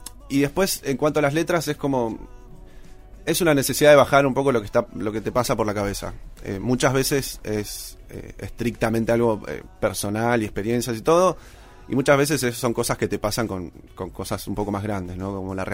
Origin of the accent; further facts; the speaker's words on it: Neuquén, Argentina; moved away as an adult; now in Buenos Aires, Argentina; Nacido y criado en Neuquén toda la vida hasta el 2017.